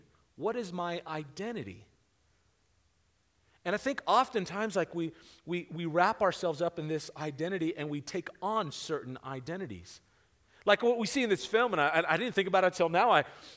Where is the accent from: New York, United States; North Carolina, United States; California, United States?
California, United States; San Diego; now in Arizona, United States; I grew up in San Diego. I live in Arizona, but I grew up in San Diego. I grew up by a beach and Jesus.